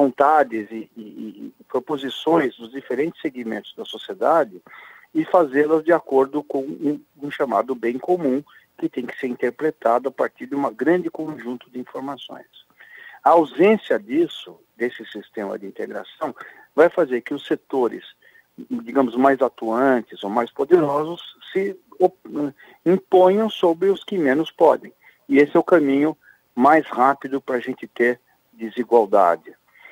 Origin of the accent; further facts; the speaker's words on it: São Paulo, Brazil; como cidadão, como paulistano, que adora essa cidade